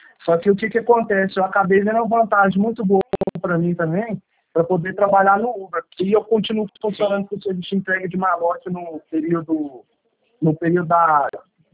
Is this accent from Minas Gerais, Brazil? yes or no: yes; Minas Gerais, Brazil